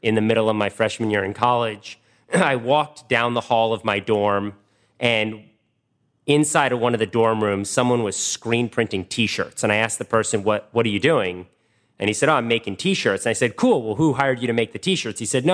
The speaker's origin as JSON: {"language": "English", "town": "Washington", "region": "District of Columbia", "country": "United States", "tie": "born or raised there", "said": "Well, I grew up in Washington, D.C., literally in the city."}